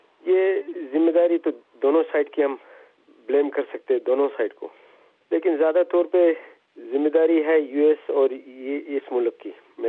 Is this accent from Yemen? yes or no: yes; Yemen; Urdu is a second language; now in Pakistan